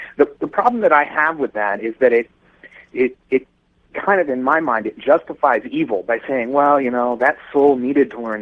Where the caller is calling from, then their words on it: Tucson, Arizona, United States; I'm calling from Tucson.